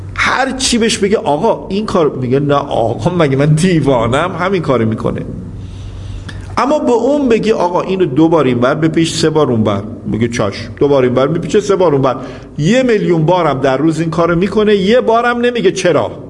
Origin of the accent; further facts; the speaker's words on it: Tehran, Tehran Province, Iran; خب ما تهرانی هستیم دیگه، دائم رفت آمد داشتیم اون موقع، الان کمه.